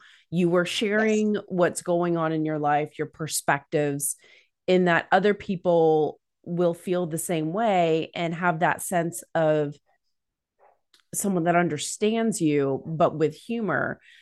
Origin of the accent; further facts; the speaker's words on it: Canada; we don't get taken seriously or something because we're Canadian.